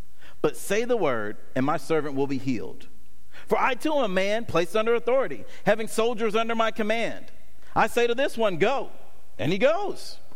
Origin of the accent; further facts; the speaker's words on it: Atlanta, Georgia, United States; I mean, I'm from Atlanta, so I love our teams